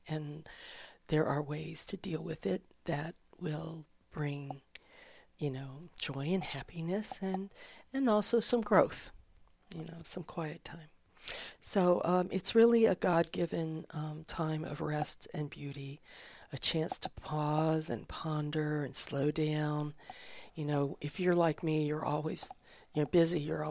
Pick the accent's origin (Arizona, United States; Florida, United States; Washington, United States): Florida, United States; also born or lived in California; I grew up in Florida and Southern California. And I moved here quite a few years ago for the four seasons.